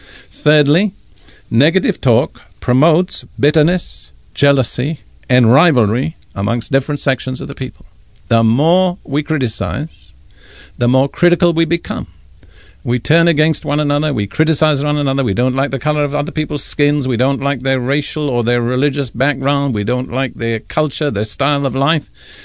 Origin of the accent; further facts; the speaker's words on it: India; born there; also born or lived in United Kingdom; I was born in India. I was educated in Britain. Before I was 20, I'd visited nearly all the nations of Western Europe. Since then, I've visited more nations than I care to count. I speak probably 8 or 10 languages.